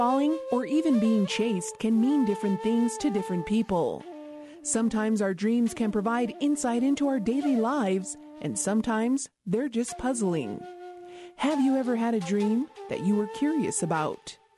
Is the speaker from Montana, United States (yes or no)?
no; Isleta Pueblo, New Mexico, United States; from Isleta Pueblo, and thanks for joining us today.